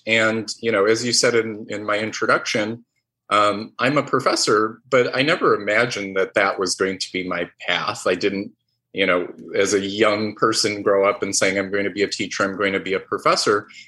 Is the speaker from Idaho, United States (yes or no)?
no; Oak Park, Illinois, United States; I am proud to be from Chicago. And specifically, though, I'm from the suburbs, Oak Park, Illinois, which I fondly refer to as the Hollywood of the Midwest.